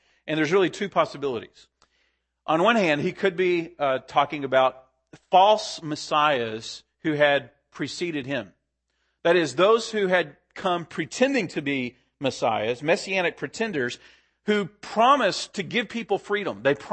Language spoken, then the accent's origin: English; Texas, United States; Now, I'm a Texas boy. I grew up in Texas and kind of have a love for the old West, you know.